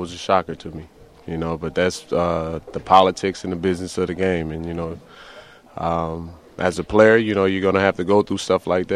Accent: California, United States; I knew about him because we grew up around the Bay Area.

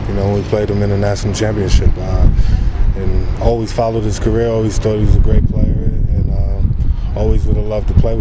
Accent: New York, United States; I'm originally from New York, so I'm an East Coast guy, so it feels good to be back on the East Coast.

